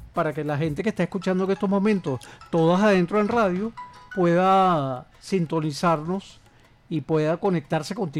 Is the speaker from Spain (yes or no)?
no; Caracas, Capital District, Venezuela; Yo de La Pastora, del Polvorín.